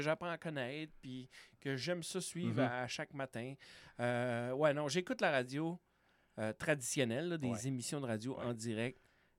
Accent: Quebec, Canada; mon coin de pays d'où je viens, du Saguenay.

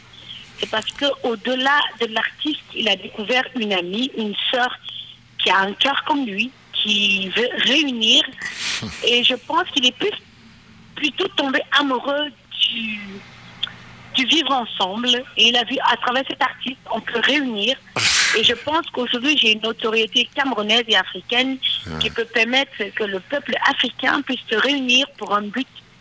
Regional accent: Belgium; moi, je vis en Belgique, j'ai grandi en Belgique, j'ai fait mes études en Belgique.

